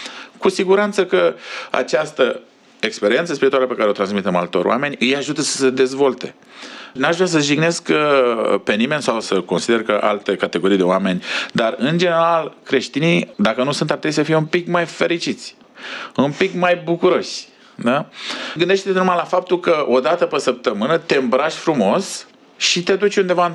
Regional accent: Romania; Sunt eu mândru că sunt creștin, că sunt român, că sunt ortodox?

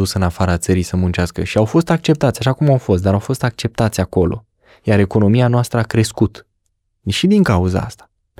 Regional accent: Romania; eu sunt român, nu ești român când te bați cu pumnul în piept și ești așa puternic, mai degrabă ești român prin valori

